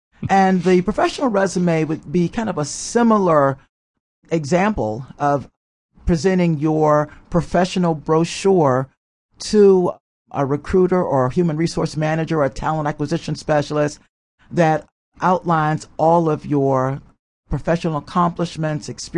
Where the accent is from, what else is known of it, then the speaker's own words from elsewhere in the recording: Hampton Roads, Virginia, United States; I grew up in Hampton Roads. I still have family in that area my home area.